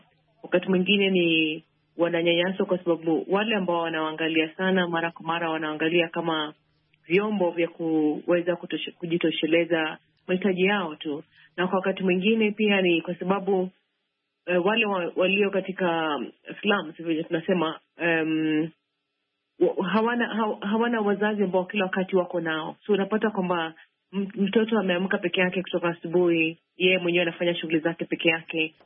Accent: Kenya; Natoka nchini Kenya na niko Nairobi hivi sasa.

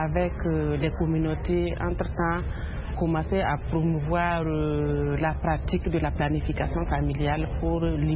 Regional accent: Burkina Faso; chez nous, au Burkina

